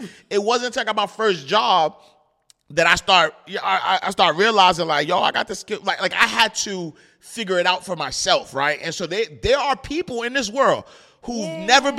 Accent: New York, United States; I'm from New York, so it was a lot of nine means that was coming out.

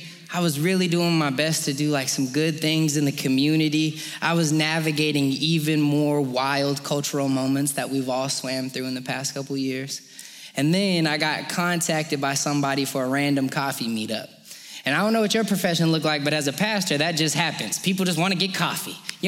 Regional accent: Colorado Springs, Colorado, United States; So I'm from Colorado Springs originally. And I went out to college in the middle of a nowhere town in western Kansas.

